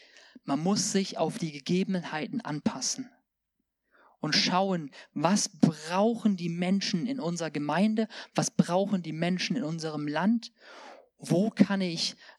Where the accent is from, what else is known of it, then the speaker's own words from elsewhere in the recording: Eswatini; Bei uns in Swasiland ist es zum Beispiel so, wir haben eine sehr, sehr große Armutsschicht.